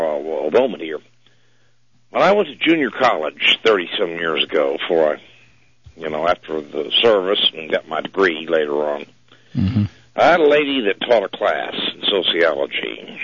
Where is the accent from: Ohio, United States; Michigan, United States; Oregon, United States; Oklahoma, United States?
Oklahoma, United States; I myself, I'm from Oklahoma. I am a quarter Cherokee, a member of the Cherokee Nation.